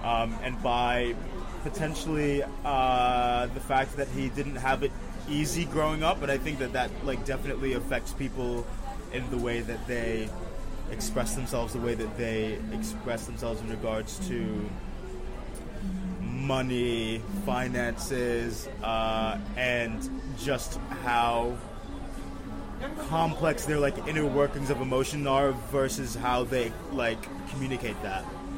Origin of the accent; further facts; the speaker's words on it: Brooklyn, New York, United States; I'm from New York, I'm from Brooklyn.